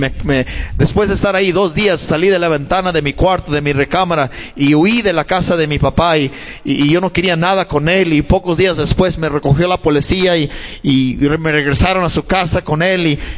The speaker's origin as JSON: {"language": "Spanish", "town": "Los Angeles", "region": "California", "country": "United States", "tie": "born or raised there", "said": "Y yo soy de Los Ángeles, yo nací en Los Ángeles y estábamos ahí en el este de Los Ángeles. Esa área es reconocida por los pandillas."}